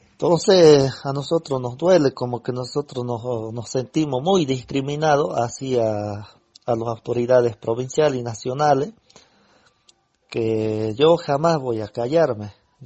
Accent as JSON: {"language": "Spanish", "country": "Argentina", "said": "Que nosotros somos argentinas, somos originarios, que nosotros hemos nacido en nuestra tierra, que hoy por hoy no tenemos tierra, no podemos recorrer nuestros territorios, ya no podemos andar nuestros territorios ancestrales"}